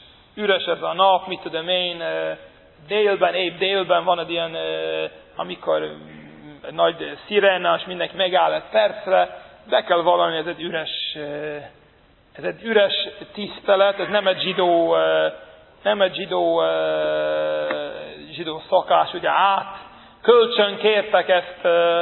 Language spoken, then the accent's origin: Hungarian; Brooklyn, New York, United States; now in Hungary; Most az a negyed, ahol én felnőttem, az a Brooklynba, a Williamsburg.